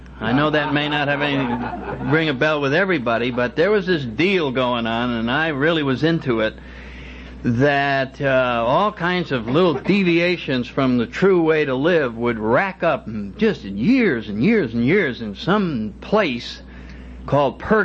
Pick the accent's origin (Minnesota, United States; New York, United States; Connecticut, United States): Connecticut, United States; New Haven; I was one of the townies, that was my hometown, and I worked as a steeplejack on the Yale buildings.